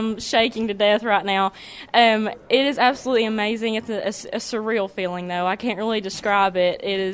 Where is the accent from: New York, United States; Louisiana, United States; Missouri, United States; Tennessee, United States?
Tennessee, United States; Well, I'm from Tennessee, and Jefferson County FFA chapter is my home, and I absolutely adore working with large livestock.